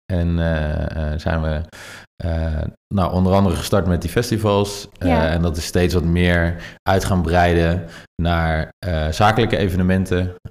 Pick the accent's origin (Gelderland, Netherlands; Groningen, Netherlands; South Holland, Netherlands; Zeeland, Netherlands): Zeeland, Netherlands; Goes; born there; now in Utrecht, Netherlands; 31 jaar. Ik ben geboren in Goes, woon tegenwoordig in Utrecht.